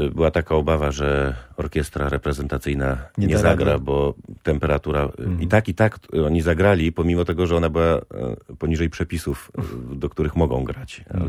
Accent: Kościerzyna, Pomeranian Voivodeship, Poland; also born or lived in Staszów; Tak, ale już w wieku 3 lat, kiedy ja miałem 3 lata, wróciliśmy do Kościerzyny. No i tam spędziłem młodość

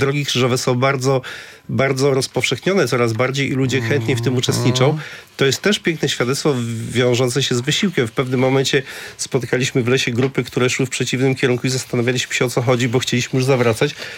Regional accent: Gdańsk, Pomeranian Voivodeship, Poland; Ja jako dzieciak pamiętam na Przymorzu

